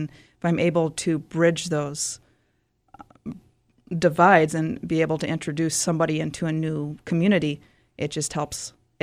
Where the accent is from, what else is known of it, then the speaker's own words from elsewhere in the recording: Oklahoma, United States; As well as growing up in Oklahoma, I mean, Oklahoma is Native American territory.